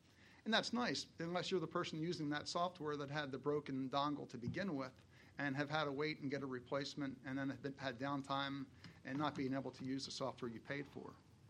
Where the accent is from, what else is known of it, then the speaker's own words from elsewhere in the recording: St. Augustine, Florida, United States; not far from my hometown, St. Augustine.